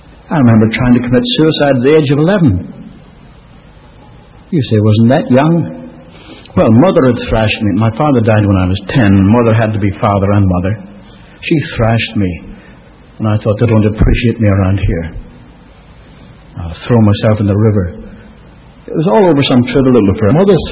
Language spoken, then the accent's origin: English; Ireland; born there; I'm Irish by birth.